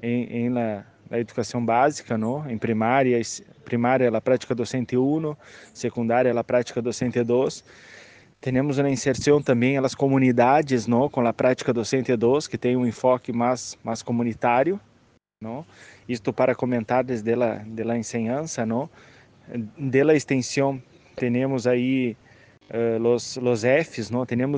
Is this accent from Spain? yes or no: no; Brazil; Vengo de Brasil.